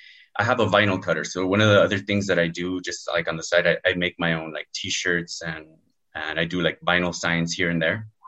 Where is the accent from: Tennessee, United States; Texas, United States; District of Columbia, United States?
Texas, United States; El Paso; Well, I was born and raised here in El Paso. I'm 35 now.